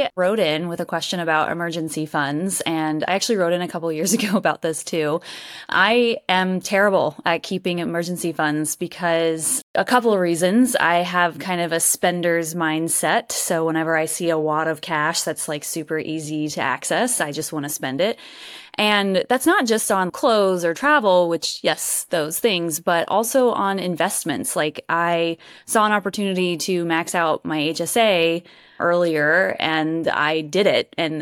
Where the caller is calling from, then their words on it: Durham, North Carolina, United States; So I'm in Durham, North Carolina, which is right outside of Raleigh, North Carolina.